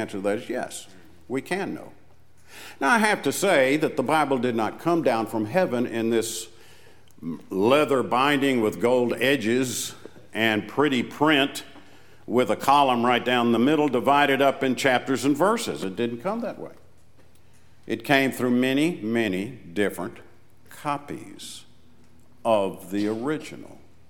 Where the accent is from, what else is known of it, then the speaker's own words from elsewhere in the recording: Tennessee, United States; I'm from Tennessee, and I'm here and speaking for a congregation and in a campaign